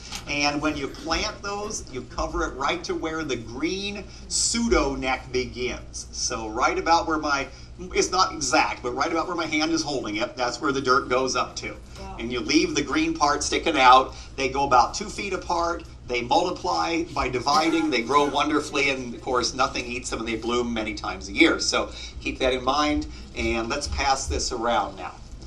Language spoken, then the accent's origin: English; Carmel Valley, California, United States; I grew up in Carmel Valley